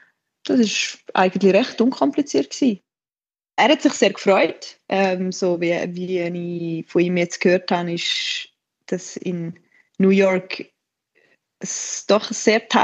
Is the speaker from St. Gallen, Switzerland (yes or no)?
yes; Pfäfers, St. Gallen, Switzerland; Ich komme aus Pfäffers und stelle mich einmal gerne als Bündnerin vor, obwohl ich eigentlich gar keine bin. Ich wohne noch im Kanton St. Gallen.